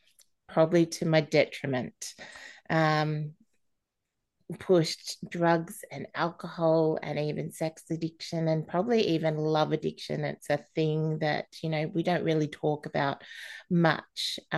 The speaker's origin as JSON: {"language": "English", "town": "Adelaide", "region": "South Australia", "country": "Australia", "tie": "born there", "said": "I was born in Adelaide"}